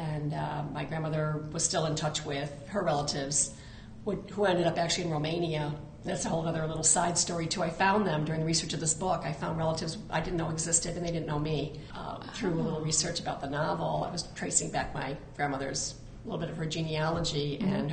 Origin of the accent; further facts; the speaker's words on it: Middleport, New York, United States; So then they ended up settling in my hometown, which is Middleport. It's on the Erie Canal, a very small town.